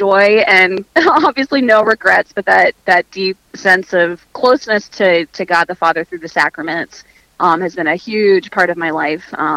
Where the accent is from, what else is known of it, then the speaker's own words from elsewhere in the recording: Mechanicsburg, Pennsylvania, United States; Well, I am a native Pennsylvanian, so it's fun to do a show with a Pennsylvania radio station. I grew up in Harrisburg, right outside of Harrisburg in Mechanicsburg, Pennsylvania.